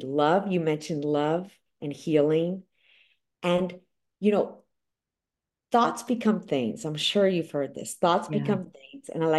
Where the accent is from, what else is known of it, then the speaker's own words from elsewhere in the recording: New York City, New York, United States; You walk down the streets, we're both from New York, walk down the streets, don't smile at them because they might get you.